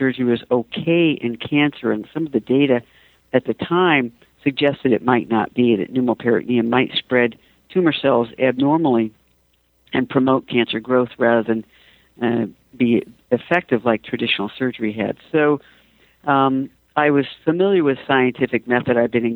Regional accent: Los Angeles, California, United States; So I grew up in Los Angeles, the daughter of an aerospace engineer and a social worker, but we migrated up to Washington State

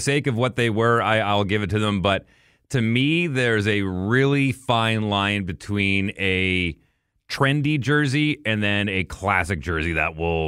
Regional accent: Fort McMurray, Alberta, Canada; my hometown of Fort McMurray, was the Oil Barons was the Junior A team

